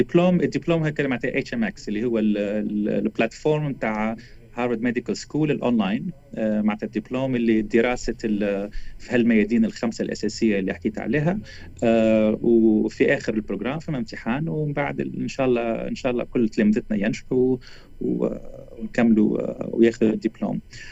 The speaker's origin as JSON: {"language": "Arabic", "country": "Tunisia", "said": "اللي عندنا في تونس"}